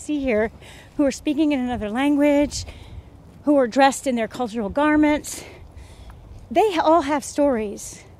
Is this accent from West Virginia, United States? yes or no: no; Stone Mountain, Georgia, United States; So whenever I would say, hey, I'm from Stone Mountain